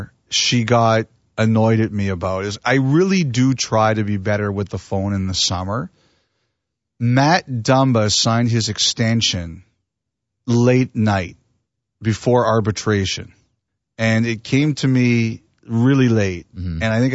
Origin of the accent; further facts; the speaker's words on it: Toronto, Ontario, Canada; I grew up in Toronto.